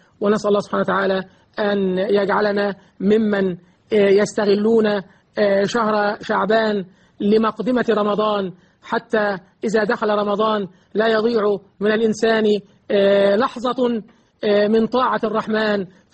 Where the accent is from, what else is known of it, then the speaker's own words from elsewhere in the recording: Egypt; اللهم اجعل بلدنا مصر